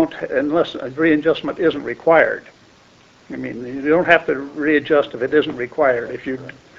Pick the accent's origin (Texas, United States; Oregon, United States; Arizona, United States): Oregon, United States; Bend; born there; I returned to Bend after working in other parts of the states. I was born in Bend